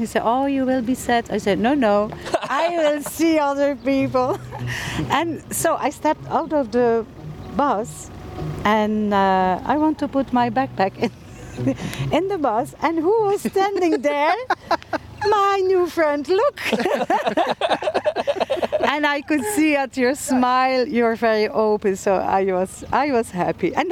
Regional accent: Ghent, Flanders, Belgium; English is a second language; And then when I talk with them in Ghent, because I'm from Belgium

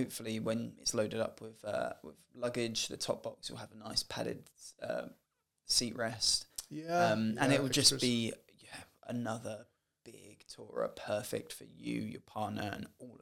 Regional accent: London, United Kingdom; as a biker growing up in South London, it was a place I'd go every weekend

